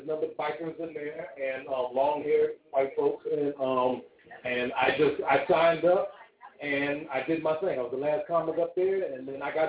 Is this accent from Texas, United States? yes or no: no; Beechview, Pennsylvania, United States; I'm from Beachview. That's out in the white area.